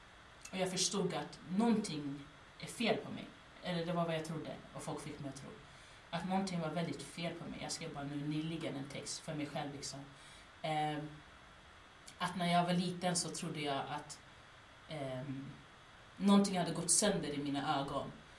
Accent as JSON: {"language": "Swedish", "town": "Jordbro", "region": "Stockholm County", "country": "Sweden", "tie": "born or raised there", "said": "jag ändå är född och uppvuxen i Jordbro. Och det har format min identitet mot det bättre."}